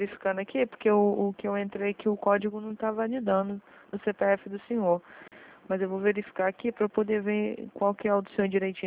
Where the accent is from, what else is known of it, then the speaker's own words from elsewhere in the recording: Minas Gerais, Brazil; Eu sou de Minas, né?